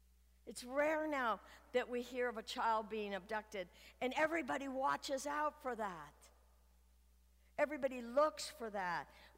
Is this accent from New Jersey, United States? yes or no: no; Oakland, California, United States; I grew up in West Oakland, and in my neighborhood, there was every color. There was every race.